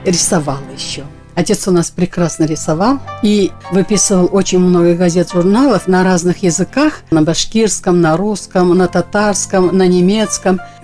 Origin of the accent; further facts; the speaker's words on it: Venzer, Bashkortostan, Russia; я родилась в Вензере. Это по тем временам не такая уж Глубинка была. Рядом Усмангали деревня. Отец у меня усмангалинский. А родилась я в больнице в Вензере, поэтому меня записали родина Вензер Белорецкого района.